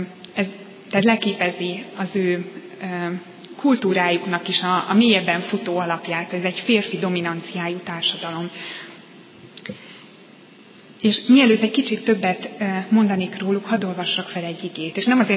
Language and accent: Hungarian; Hungary; Mert igaz, hogy európaiak vagyunk, de magyarok vagyunk ezen belül.